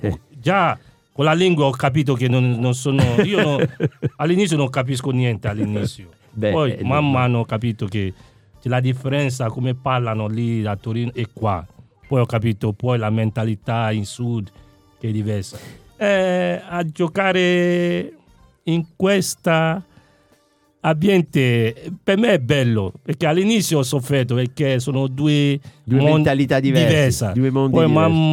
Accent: Nigeria; Nigeriano.

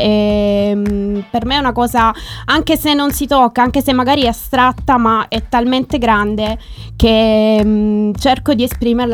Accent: Francavilla Fontana, Apulia, Italy; Sì, sono di Francavilla Fontana, sì.

